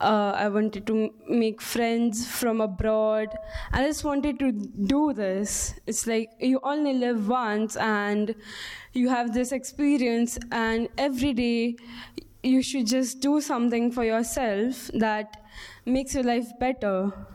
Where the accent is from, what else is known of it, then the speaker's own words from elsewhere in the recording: Mumbai, Maharashtra, India; Italian is a second language; sono di India, Bombay. Ho 16 anni